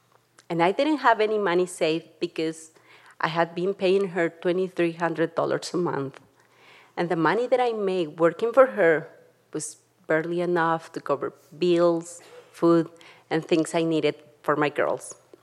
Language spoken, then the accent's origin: English; Tlaxcala, Mexico; now in Jackson, United States; I grew up in Tlaxcala, Mexico, with my mom